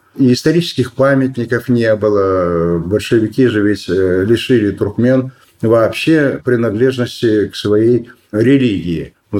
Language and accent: Russian; Moscow, Russia; Ведь самое раннее детство – это московское детство. Я родился на Арбате.